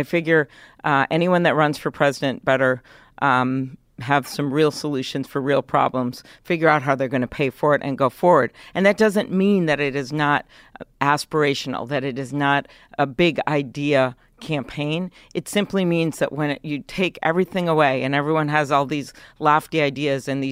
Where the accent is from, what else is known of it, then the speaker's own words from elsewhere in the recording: Midwest, United States; Well, I mentioned one of them, but the other one is that I am from the Midwest.